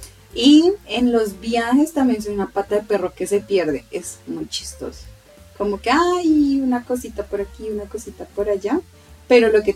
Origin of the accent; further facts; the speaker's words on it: Colombia; es un honor hacer parte de este equipo como colombiana.